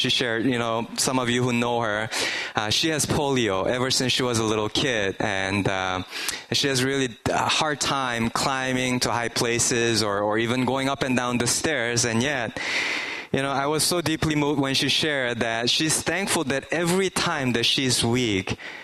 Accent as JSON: {"language": "English", "country": "Canada", "tie": "born or raised there", "lives_now": "California, United States", "said": "I grew up in Canada, so in Canada, every December, we get to have White Christmas. We don't get to do that here in California."}